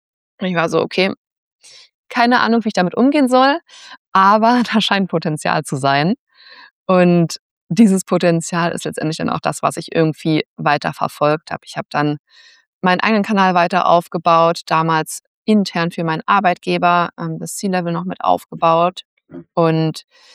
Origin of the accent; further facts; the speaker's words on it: Berlin, Germany; Ich bin in Berlin aufgewachsen, so Stadtrand, super privilegiert. Also Beamtenfamilie, Einfamilienhaus, alles irgendwie immer schön gewesen sozusagen.